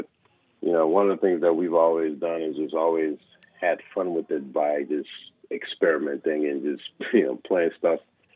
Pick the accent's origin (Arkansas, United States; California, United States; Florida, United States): Florida, United States; Fort Lauderdale; because we were from South Florida, we're from Fort Lauderdale.